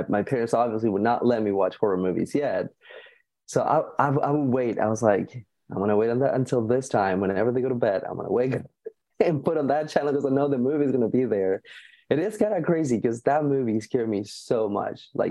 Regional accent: Argentina; born or raised there; moved away as an adult

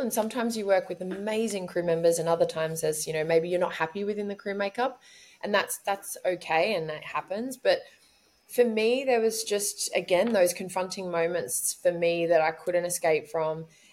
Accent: Australia; especially being an Australian

